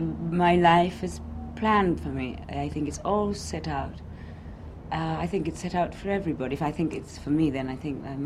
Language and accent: English; Cardiff, Wales, United Kingdom; born or raised there